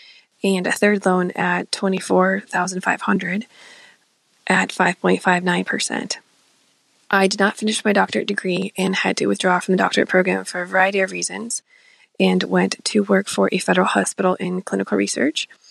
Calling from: Midwest, United States; I'm calling from the Midwest.

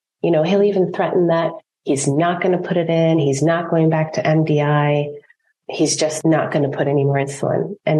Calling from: Ontario, Canada; I'm calling in from Ontario, Canada.

